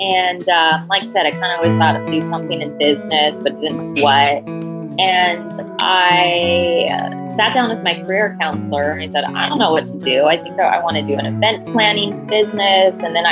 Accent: Cerritos, California, United States; I grew up in a household where it's pretty traditional.

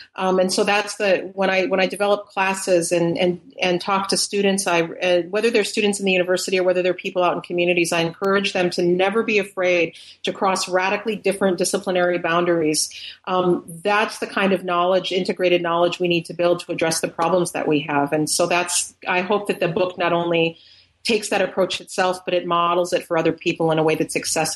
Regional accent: Pipestone, Minnesota, United States; born there; I was born in Pipestone, Minnesota.

